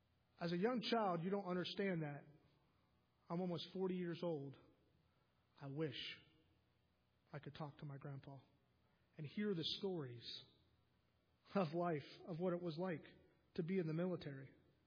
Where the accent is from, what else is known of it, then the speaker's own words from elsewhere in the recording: Columbus, Ohio, United States; So as a city boy, growing up in Columbus, going down, not having any really water or toilet